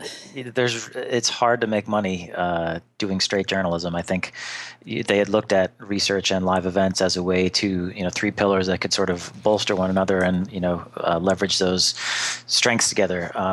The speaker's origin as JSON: {"language": "English", "country": "United States", "said": "Well, I am American."}